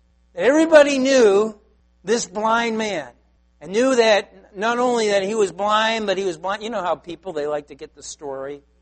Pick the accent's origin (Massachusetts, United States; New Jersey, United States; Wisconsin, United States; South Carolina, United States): Massachusetts, United States; Taunton; the town I grew up in Taunton